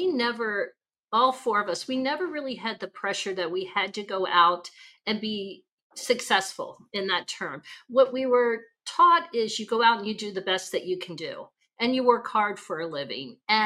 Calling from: Santa Monica, California, United States; I am joining you from Southern California in Santa Monica.

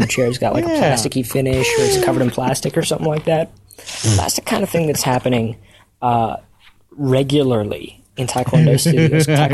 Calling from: Washington, District of Columbia, United States; from Washington, D.C., and I have a story for you guys.

